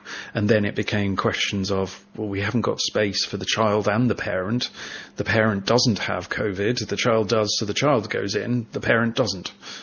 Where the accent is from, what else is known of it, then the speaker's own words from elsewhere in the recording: North West England, United Kingdom; also born or lived in Midlands / London / Hong Kong; I'm a country bumpkin at heart. I was born and raised in the Lake District.